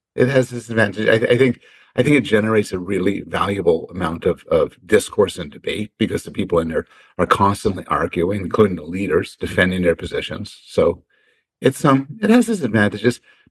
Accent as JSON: {"language": "English", "country": "Canada", "said": "I am Canadian."}